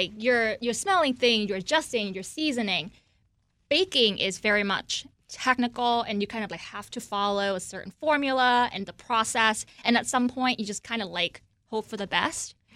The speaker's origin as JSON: {"language": "English", "country": "Vietnam", "tie": "born or raised there", "said": "Well, I was born and raised in Vietnam. That's, like, mm-hmm. really, really far away."}